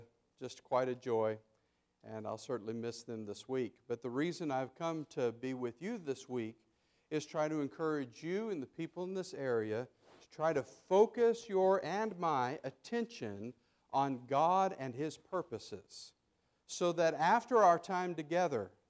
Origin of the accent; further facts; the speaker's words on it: Las Cruces, New Mexico, United States; because I was raised in New Mexico, southern New Mexico. If you don't hold that against me, I was raised in Las Cruces.